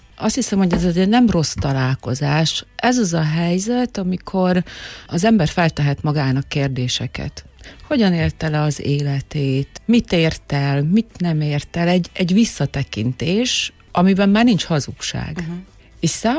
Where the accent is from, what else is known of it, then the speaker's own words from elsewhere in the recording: Zakarpattia Oblast, Ukraine; moved away; Azt tudta, hogy Kárpátaljáról jöttem, az átalakulás az kicsit megviselt, de például azt nem tudom honnan tudta, hogy állandóan kijavították a kiejtésemet